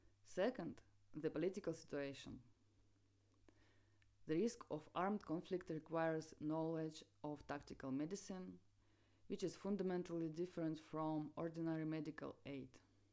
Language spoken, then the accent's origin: English; Leningrad Oblast, Russia; I grew up in the Leningrad region, as did my mother from the small Finno-Ugric ethnic group known as the Veps.